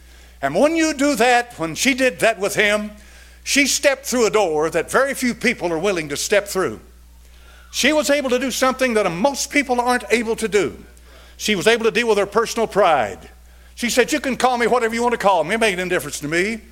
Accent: Knoxville, Tennessee, United States; Now, I was born in Knoxville, Tennessee, and raised here in 1946. And when I was a boy, packs of dogs used to run through the streets of Knoxville.

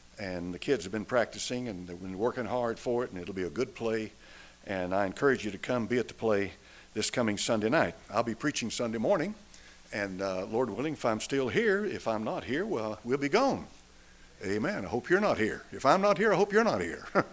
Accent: Knoxville, Tennessee, United States; I grew up in Knoxville. I was born in the old General Hospital on Central, right down from Sears.

